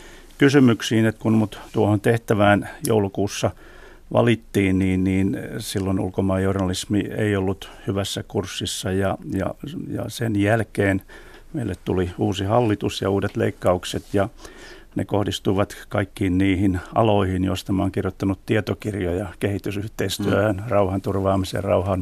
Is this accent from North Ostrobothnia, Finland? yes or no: no; Lahti, Päijät-Häme, Finland; yhteenottoja muun muassa kotikaupungissani Lahdessa ja muuta